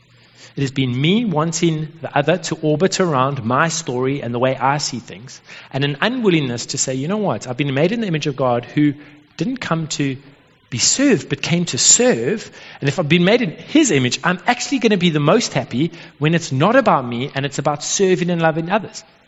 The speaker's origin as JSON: {"language": "English", "country": "South Africa", "said": "we're doing this full-time job of being a South African"}